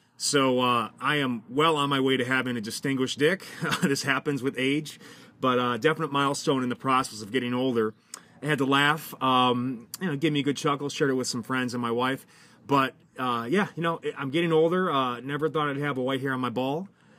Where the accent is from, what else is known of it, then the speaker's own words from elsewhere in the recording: Milwaukee, Wisconsin, United States; When I was a fat fuck growing up in Milwaukee, Wisconsin, the cold, frozen tundra